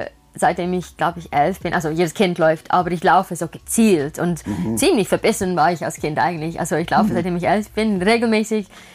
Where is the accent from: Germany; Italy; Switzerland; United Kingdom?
United Kingdom; southern England; German is a second language; Also ich komme aus Südengland, gibt es keinen Berg, keinen Hügel.